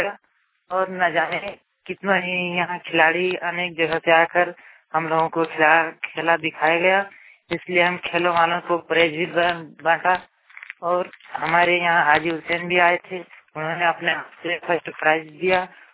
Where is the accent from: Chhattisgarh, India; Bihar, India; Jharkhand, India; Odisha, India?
Jharkhand, India; Jhumarbag; ग्राम झुमरबाग, post Maniyarpur, थाना देवीपुर, जिला देवघर के रहने वाले हूँ।